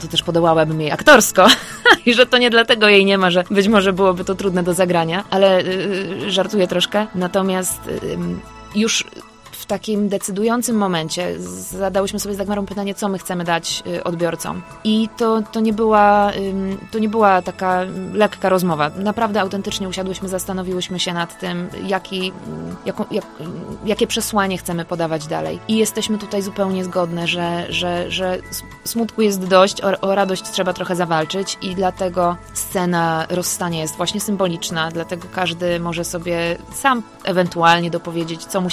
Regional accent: Poznań, Greater Poland Voivodeship, Poland; Ja jestem poznanianką, więc cieszę się, kiedy można fajne rzeczy robić we własnym sosie i promować siebie gdzieś tam lokalnie.

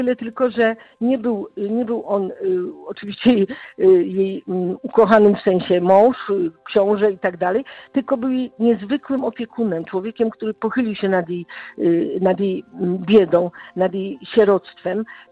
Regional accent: Silesian Voivodeship, Poland; born there; Urodziłam się na Śląsku, więc historia Śląska jakby płynęła w moich żyłach.

